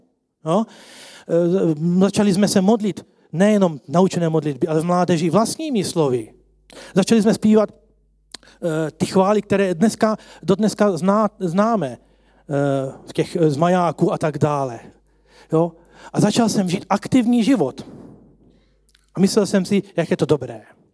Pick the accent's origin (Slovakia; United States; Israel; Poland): Slovakia; southern Slovakia; Jelikož já jsem z Jižního Slovenska, pocházím z Jižního Slovenska, to byla jediná škola v Československu, takže 550 km od domova